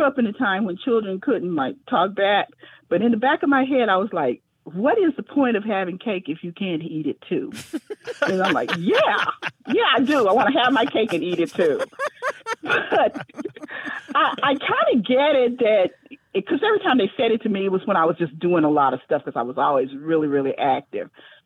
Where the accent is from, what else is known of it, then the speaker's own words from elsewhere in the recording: Fort Worth, Texas, United States; I'm from Fort Worth, Texas.